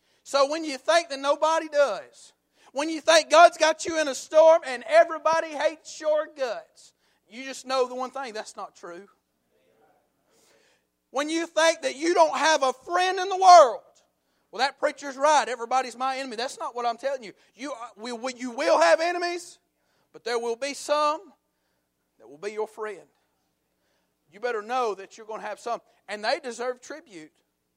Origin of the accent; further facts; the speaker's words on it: United States; Y'all forgive me if I'm pronouncing his name wrong, because I am from Paulding County.